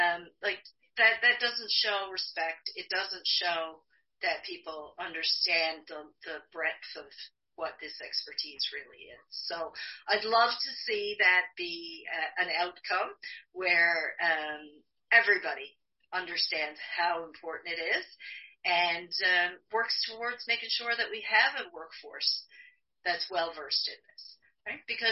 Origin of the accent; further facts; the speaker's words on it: Newfoundland and Labrador, Canada; accent: Newfoundland; I do try and keep my Newfoundland accent down a bit, but occasionally when I get excited, it does come out.